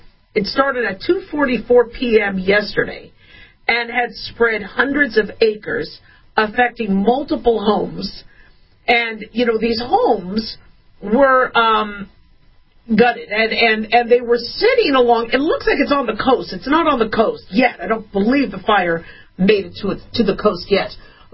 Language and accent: English; Phoenix, Arizona, United States; also born or lived in California; I was born. And then we couldn't afford to live in California, so we grew up in Phoenix, Arizona.